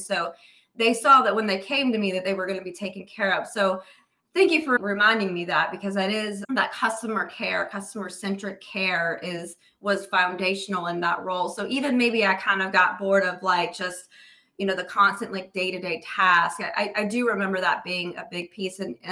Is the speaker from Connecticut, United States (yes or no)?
no; South Carolina, United States; I'm from South Carolina. I'm like, small town.